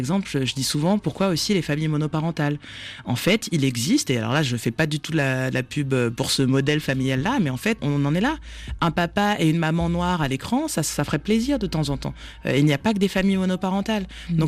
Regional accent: France; now in Montreal, Canada; Moi, au Québec, je suis une Française, avant d'être une Noire.

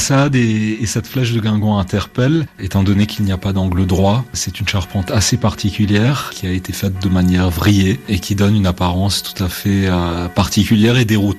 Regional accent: Grand Est, France; Je suis alsacien.

